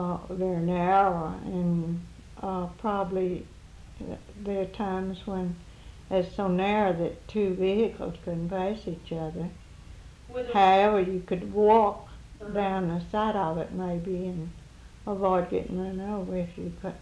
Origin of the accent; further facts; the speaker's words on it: England, United Kingdom; I drink tea. I'm a tea people. I'm English